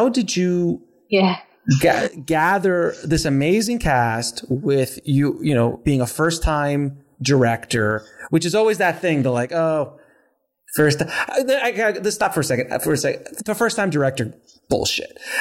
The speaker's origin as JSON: {"language": "English", "region": "New York", "country": "United States", "tie": "born or raised there", "also_born_or_lived": "Miami", "said": "I came from a middle to lower middle class, you know, growing up in New York and Miami and all these kind of places."}